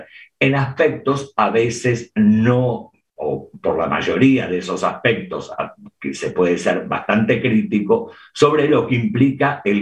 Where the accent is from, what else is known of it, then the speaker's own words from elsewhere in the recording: Argentina; A mí, como argentino